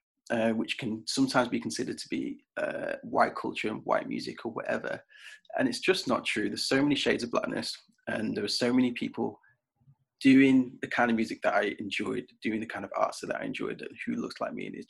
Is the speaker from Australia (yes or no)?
no; North West England, United Kingdom; I grew up in Merseyside, so like near Liverpool, and it was very much a white majority town where I grew up.